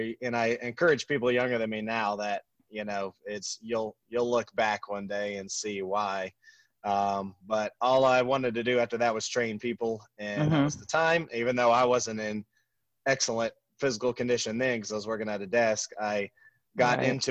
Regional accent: Georgia, United States; Born and raised in Cobb County. I've actually never lived outside of Cobb County.

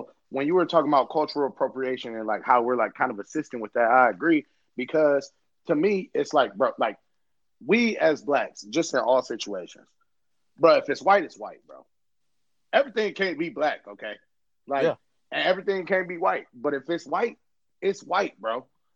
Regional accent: Pontiac, Michigan, United States; I grew up in Pontiac, Michigan, West Bloomfield High Schools, but I became a man in Grambling.

